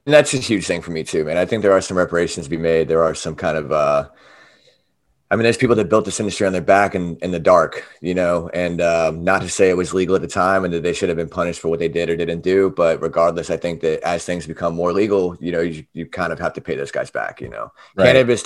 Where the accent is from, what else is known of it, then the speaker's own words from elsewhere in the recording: Charleston, South Carolina, United States; they were like, so where are you from, man? It's Charleston, South Carolina.